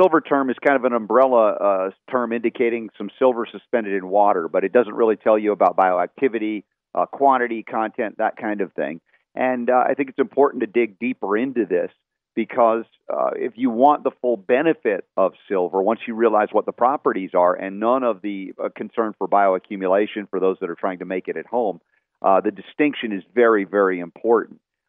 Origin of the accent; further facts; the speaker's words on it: United States; the assumption from an American mindset, and I'm an American